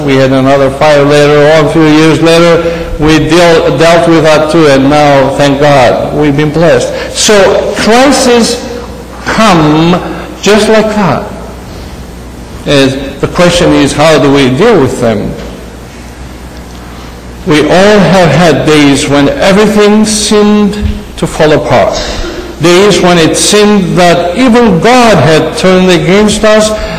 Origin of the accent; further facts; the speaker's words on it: Greece; Our characters, our backgrounds, I came from Greece, she came from Egypt, although both of us are Armenians